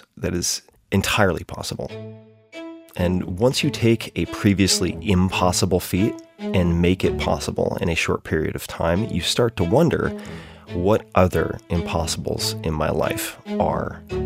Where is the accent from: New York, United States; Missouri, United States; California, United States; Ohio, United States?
New York, United States; I grew up on Long Island, right next to the water.